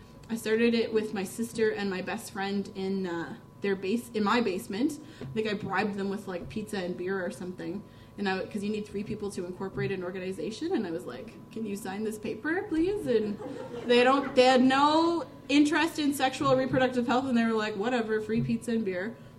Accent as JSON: {"language": "English", "region": "Ontario", "country": "Canada", "said": "I come from Ontario, where I feel like we're a lot more divided"}